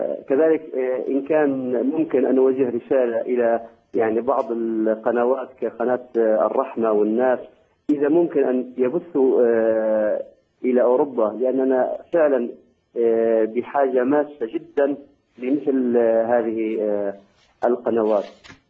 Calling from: Denmark; من الدنمارك.

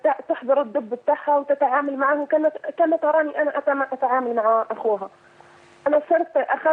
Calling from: Algeria; نحن عندنا في الجزائر لم اجده

